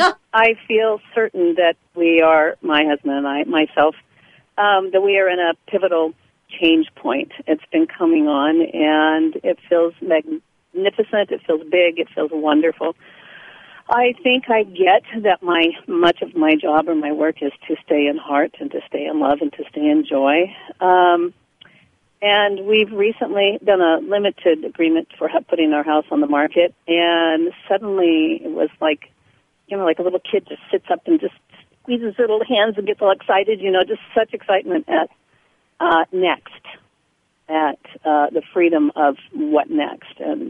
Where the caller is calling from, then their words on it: Kennewick, Washington, United States; I'm calling from Kennewick, Washington.